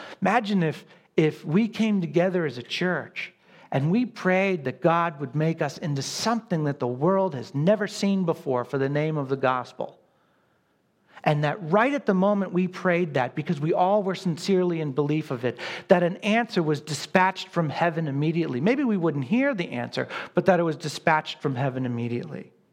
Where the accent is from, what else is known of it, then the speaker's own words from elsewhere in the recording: New England, United States; obviously you all know I'm from New England, so great victory.